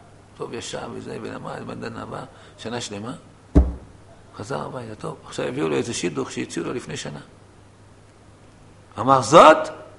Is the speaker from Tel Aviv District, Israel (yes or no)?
yes; Tel Aviv, Tel Aviv District, Israel; גדלתי בתל אביב, באזור התחנה המרכזית בתל אביב. לא היה קל לחיות שם.